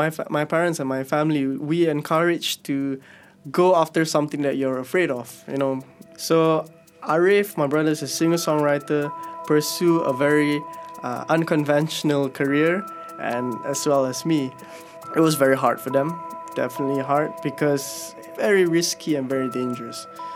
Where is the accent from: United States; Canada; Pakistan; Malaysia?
Malaysia; now in Philippines; So for me, being a Malaysian, we are very comfortable.